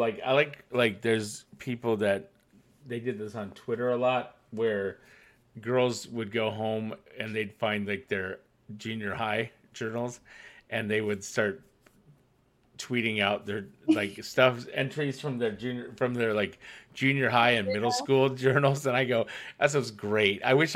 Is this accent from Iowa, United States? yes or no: yes; Iowa, United States; also born or lived in New York / Los Angeles; now in Texas, United States; And for me, it's like, I'm from Iowa originally. I said pop all the time.